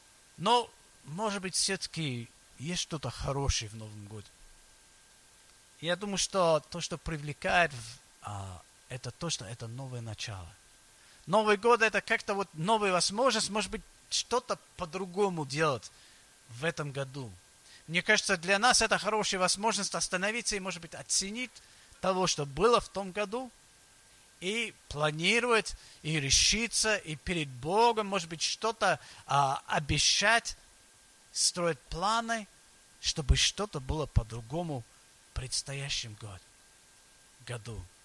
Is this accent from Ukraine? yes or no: no; England, United Kingdom; now in Russia; Я вырос в Англии, там это легко. Там Рождество – это главный праздник.